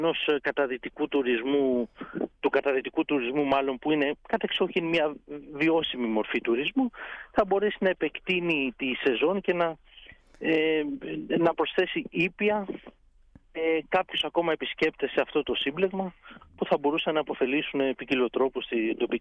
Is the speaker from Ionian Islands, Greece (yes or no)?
no; Thymaina, North Aegean, Greece; η Θήμενα είναι ένας υπέροχος τόπος. Είναι ο τόπος μου, τον αγαπώ πολύ. Οι γονείς μου γεννήθηκαν και μεγάλωσαν εκεί. Εγώ επέστρεψα κάποια στιγμή στους Φούρνους. Είναι ένας τόπος αγνός, φιλόξενος.